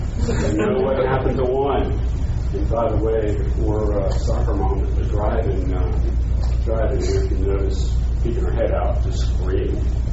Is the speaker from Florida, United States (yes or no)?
yes; Florida, United States; I'm from Florida. I was born and raised there.